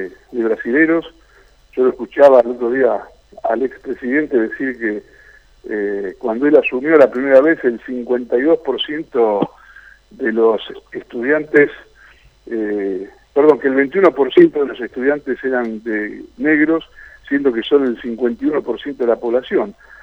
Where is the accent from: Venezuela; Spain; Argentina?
Argentina; nosotros también como argentinos tenemos que mirar